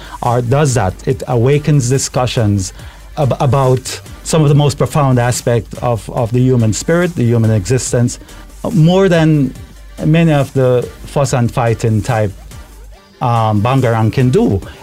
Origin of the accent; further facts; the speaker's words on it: Jamaica; I'm always a Jamaican, and essentially I'm very proud of it